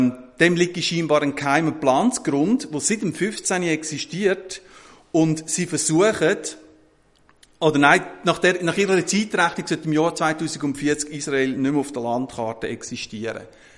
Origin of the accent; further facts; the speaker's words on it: Switzerland; Bei uns in der Schweiz ist es ähnlich. Wir haben etwa 60% Gebirge und Berge.